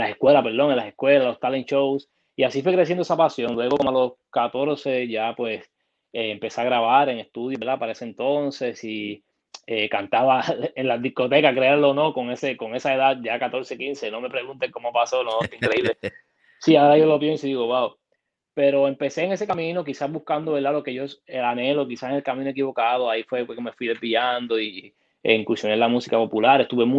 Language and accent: Spanish; Arecibo, Puerto Rico; soy de natural de Arecibo, Puerto Rico. Allá, nací y criado allá.